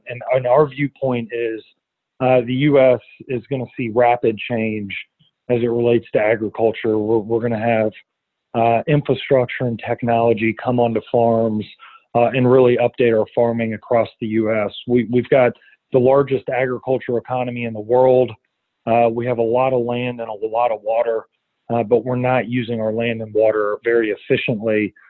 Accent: Kentucky, United States; also born or lived in New York / Washington, D.C.; Yeah, so I'm from Kentucky, a state in the U.S. that is known for coal mining, one of the largest coal producing states in the U.S. And I grew up here and I spent about 10 years in New York and D.C.

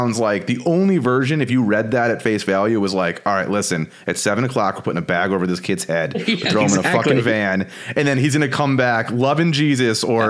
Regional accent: Connecticut, United States; It's Danville, Connecticut, my home state.

